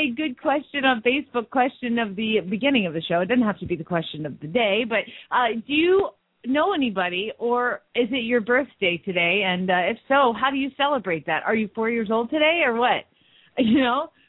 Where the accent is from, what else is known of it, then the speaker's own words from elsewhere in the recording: Phoenix, Arizona, United States; from Phoenix, Arizona